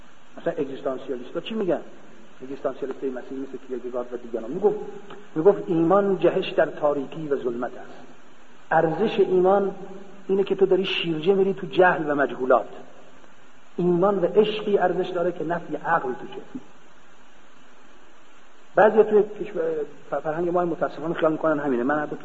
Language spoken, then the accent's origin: Persian; Iran; اتفاقا ایشون فهمید ما ایرانی هستیم